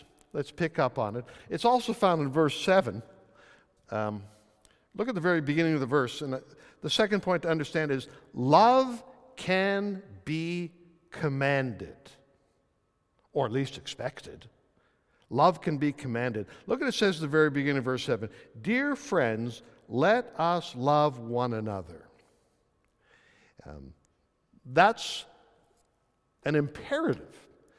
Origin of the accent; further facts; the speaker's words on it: Canada; I'm Canadian, English, French background